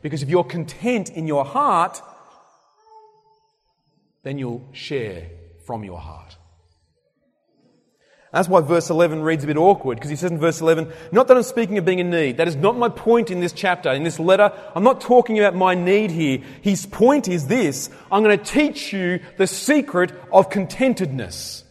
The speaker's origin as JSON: {"language": "English", "country": "Zambia", "tie": "born there", "said": "I was born in Zambia, so I was born in Africa, Southern Africa. My parents were missionaries there. I went back there in 2008"}